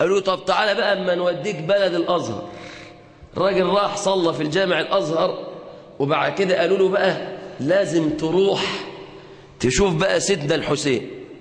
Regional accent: Egypt; في بلادنا مصر أن يسمعها بأذن قلبه

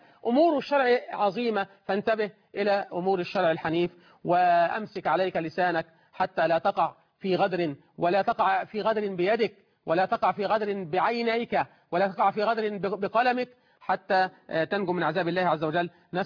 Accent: Egypt; بلدنا مصر

